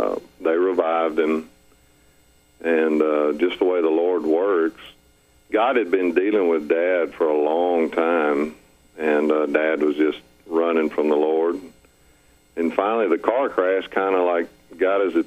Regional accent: West Monroe, Louisiana, United States; also born or lived in Greenville, South Carolina; Well, I was born in West Monroe, Louisiana. I lived there for a very short while. And then we moved to Greenville, South Carolina, where we lived there for about 8 years or something like that, 7 years. And then we moved back to West Monroe, Louisiana

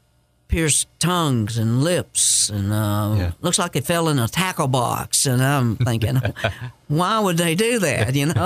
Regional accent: the South, United States; I tell folks everywhere I go, I'm from the South.

